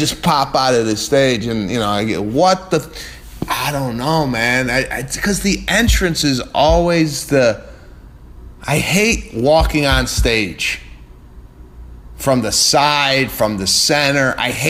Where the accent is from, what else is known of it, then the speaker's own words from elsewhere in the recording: Chicago, Illinois, United States; It was in my hometown, Chicago. I had my family, my friends there.